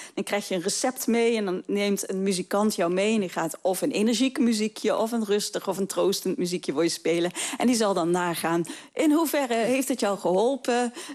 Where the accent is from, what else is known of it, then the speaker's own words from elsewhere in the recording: Blerik, Limburg, Netherlands; Opgegroeid in Blerik.